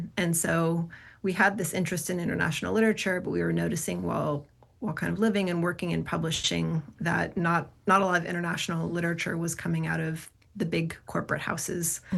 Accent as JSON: {"language": "English", "region": "California", "country": "United States", "said": "I'm from the Bay Area originally"}